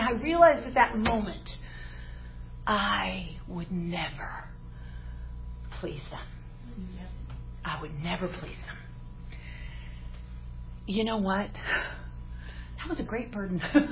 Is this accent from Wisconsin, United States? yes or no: yes; Wisconsin, United States; now in North Carolina, United States; I was from Wisconsin. I didn't know. I knew it was one of those 13 original colonies.